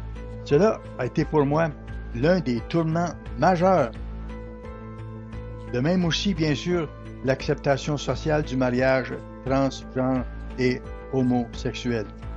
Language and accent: French; Ohio, United States; also born or lived in Pennsylvania; j'ai grandi dans le Midwest, dans l'est du Midwest américain, en Ohio et en Pennsylvanie, dans les années 50-60.